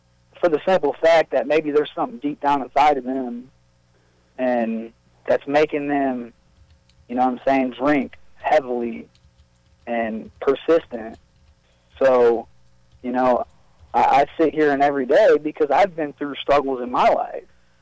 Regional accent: Galion, Ohio, United States; I grew up in Galleon. I actually had two older sisters growing up

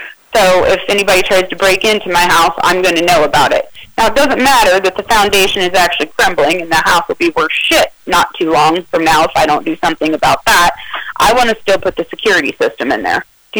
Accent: Midwest, United States; I guess I just am under the assumption as a Midwesterner that if there's a bad thunderstorm coming, it could, as you just said, at any second turn into a tornado.

